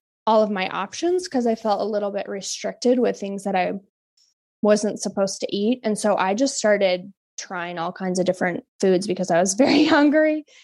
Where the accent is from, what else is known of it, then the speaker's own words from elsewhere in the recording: Kodiak, Alaska, United States; So I'm from Kodiak, and Kodiak is an archipelago of islands, and both of my parents hopped around throughout the different islands with their work.